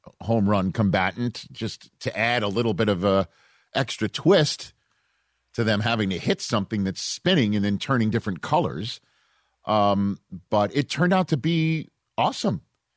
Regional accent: New York City, New York, United States

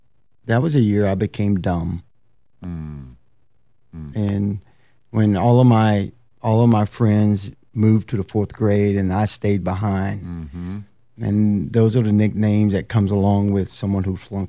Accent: Winston-Salem, North Carolina, United States; If you remember back in the day, especially growing up in Winston-Salem and surrounding areas, you got your report card through the mail.

